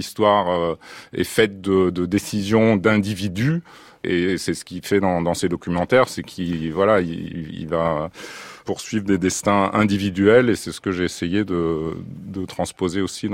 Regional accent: Germany; French is a second language; jeune, enfin, allemand, parce que je venais d'Allemagne, donc je me sentais plus allemand

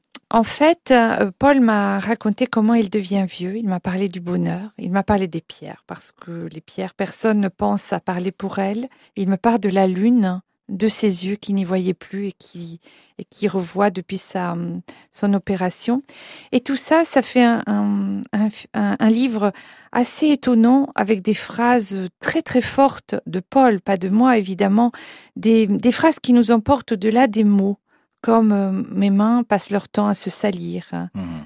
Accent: Auderville, Normandy, France; now in Pornic, France; j'habite Pornic, je suis professeure à Saint-Nazaire et je suis originaire de la Hague, de la presqu'île où est né Paul Bedel, à Auderville.

